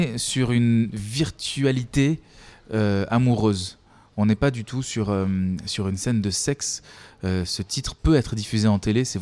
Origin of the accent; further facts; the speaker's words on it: Switzerland; Puis on est suisse, ouais.